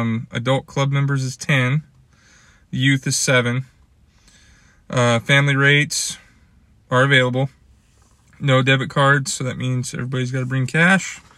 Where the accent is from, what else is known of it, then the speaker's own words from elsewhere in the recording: Washington, United States; growing up in Washington State, I never had that.